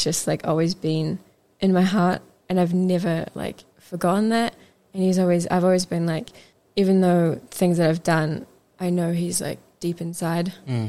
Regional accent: Tauranga, Bay of Plenty, New Zealand; I grew up in Tauranga, and I'm 18.

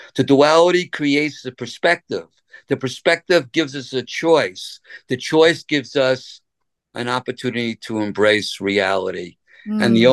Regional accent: Brooklyn, New York, United States; I come from Brooklyn, New York. I grew up in the garment industry.

